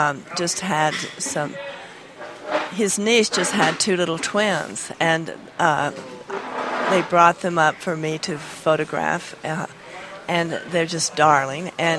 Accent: Oklahoma, United States; I was born in Oklahoma and raised in Oklahoma and was used to powwows.

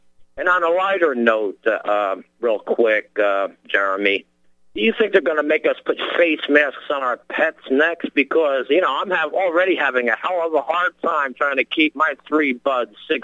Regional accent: New York, United States; Yes, I'm originally from the New York area.

